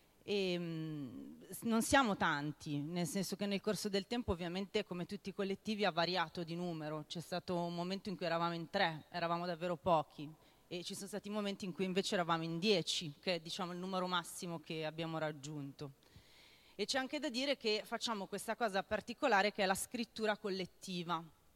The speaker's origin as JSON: {"language": "Italian", "town": "Milan", "region": "Lombardy", "country": "Italy", "said": "vengo da Milano e sono venuta per presentare il nostro lavoro"}